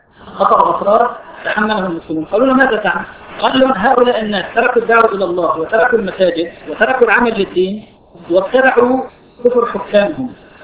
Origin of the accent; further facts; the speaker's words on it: Syria; moved away; في اللي عندي من بلدي، الشيخ سعيد رمضان اللوطي. الشيخ سعيد رمضان اللوطي خرجت أنا من سوريا